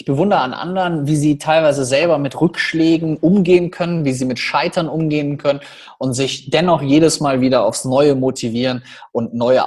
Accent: North Rhine-Westphalia, Germany; accent: Cologne; now in Düsseldorf, Germany; mir sollte manchmal mein Kölner Akzent so ein bisschen peinlich sein

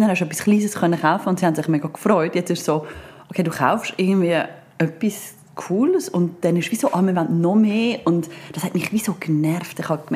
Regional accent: Switzerland; Und das ist doch eigentlich cool, dass mal der Standard nicht so ist wie bei uns in der Schweiz.

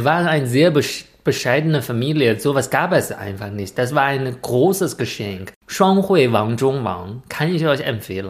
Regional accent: China; German is a second language; aber für mich als Chinese, ich glaube, ich persönlich habe einige Dinge so sozusagen underrated.

